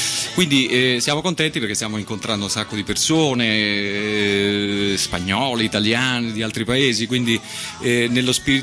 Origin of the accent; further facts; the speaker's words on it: Campania, Italy; Sono contento perché ritorno nella mia terra, la Campania